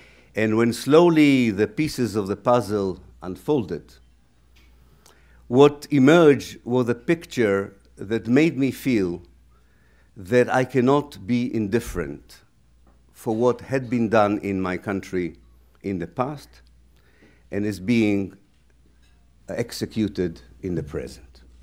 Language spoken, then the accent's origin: English; Haifa, Haifa District, Israel; English is a second language; I grew up in Israel and the city of Haifa as quite a normal Israeli Jewish boy, which included serving in the army